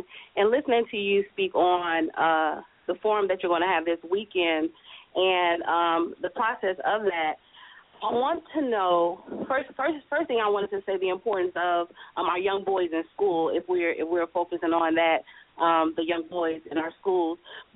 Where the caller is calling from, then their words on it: Minneapolis, Minnesota, United States; I'm calling from Minneapolis.